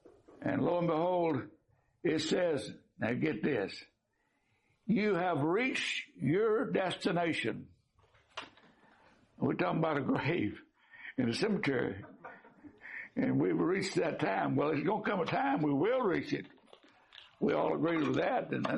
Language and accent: English; Nacogdoches, Texas, United States; We're from Nacogdoches, and our family is buried at Old North Church, which is the oldest church in Texas, existing church, up north of Nacogdoches, about 2 or 3 miles.